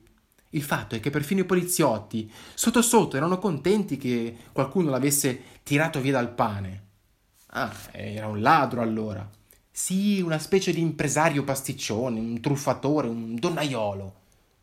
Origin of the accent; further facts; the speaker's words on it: Giubiasco, Ticino, Switzerland; Noi siamo di Giubiasco. Tutta la famiglia è salita in riviera apposta per il funerale.